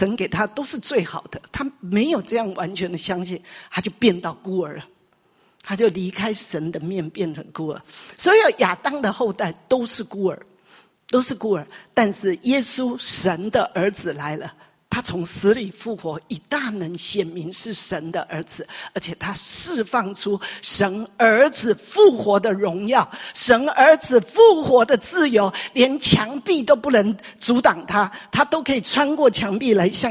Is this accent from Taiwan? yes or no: yes; Taiwan; 你知道这个在我台湾人的礼教底下是多大的突破